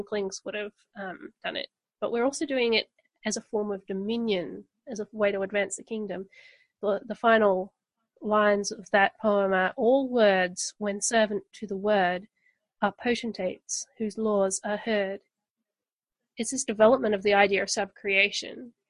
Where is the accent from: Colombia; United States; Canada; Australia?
Australia; Sure. I'm from Australia.